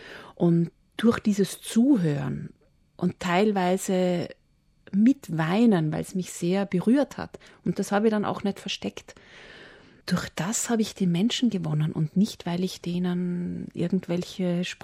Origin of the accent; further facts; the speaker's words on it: Vienna, Austria; im Grunde meines Herzens bin ich Wienerin. Ich bin Österreicherin.